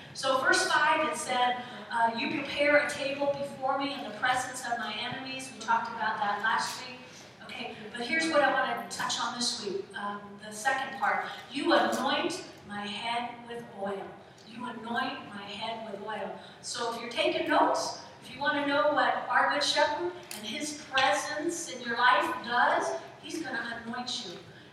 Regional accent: New Jersey, United States; And I grew up outside of New York City in North Jersey.

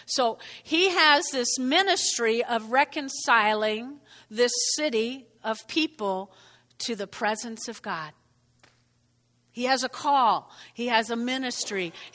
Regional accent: New Jersey, United States; accent: Jersey; In case my Jersey accent got in there.

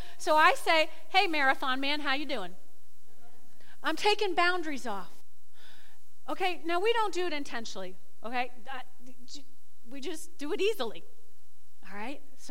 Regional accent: Teaneck, New Jersey, United States; memories of growing up in Teaneck on Van Buren Avenue, where two-thirds of the population were Catholics

